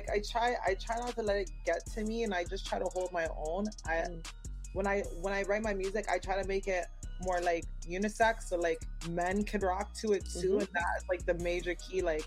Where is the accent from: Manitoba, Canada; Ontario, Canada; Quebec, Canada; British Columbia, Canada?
Ontario, Canada; Toronto; I'm from Canada. I'm from Toronto, so I got to represent.